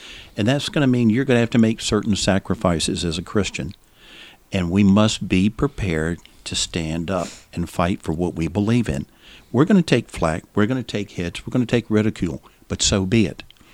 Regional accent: North Carolina, United States; as a young man growing up in Craven County, North Carolina

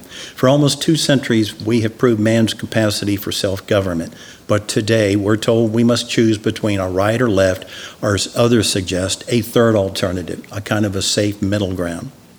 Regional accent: United States; I thank God each and every day that I'm an American and I can worship God as I see fit.

